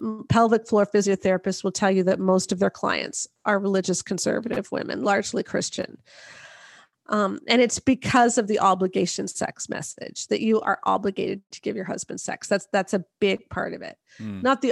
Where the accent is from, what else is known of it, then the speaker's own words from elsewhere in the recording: Canada; I'm Canadian, first of all.